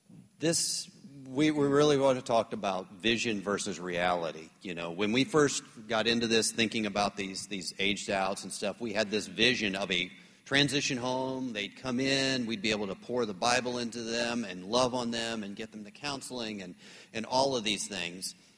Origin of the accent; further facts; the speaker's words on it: Texas, United States; I said, look, I'm from Texas. If I don't know how to grill, something's wrong, you know.